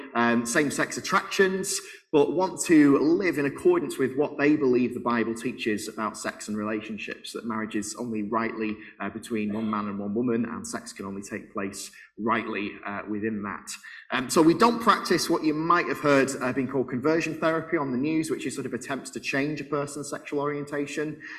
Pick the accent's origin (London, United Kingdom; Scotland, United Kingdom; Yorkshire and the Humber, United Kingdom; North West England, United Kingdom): North West England, United Kingdom; Preston; I come from Preston, so I've only driven an hour or so to get in this morning. I'm part of a Church of England church in Preston